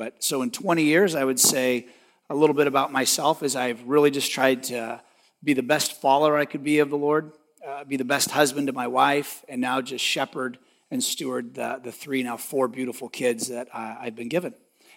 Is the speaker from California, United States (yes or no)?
yes; Westminster, California, United States; born there; I was born in Westminster, not too far from here.